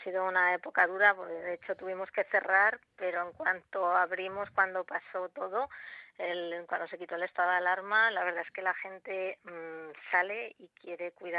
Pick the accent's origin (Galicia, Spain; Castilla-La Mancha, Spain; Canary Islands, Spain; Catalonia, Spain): Castilla-La Mancha, Spain; Brihuega; Yo soy de aquí, de Brihuega, entonces yo quería hacer mi proyecto aquí